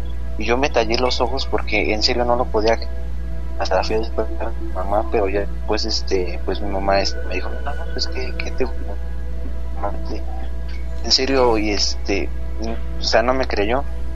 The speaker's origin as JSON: {"language": "Spanish", "town": "Tultepec", "region": "State of Mexico", "country": "Mexico", "lives_now": "Ecatepec, Mexico", "said": "vivo aquí en Ecatepec de Morelos, soy de Tultepec"}